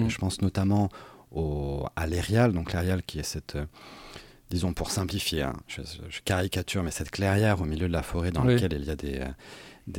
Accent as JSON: {"language": "French", "town": "Bordeaux", "region": "Nouvelle-Aquitaine", "country": "France", "tie": "born or raised there", "said": "Moi, je suis d'une famille originaire des Landes avec des racines très ancrées ici. J'avoue, j'ai grandi à Bordeaux"}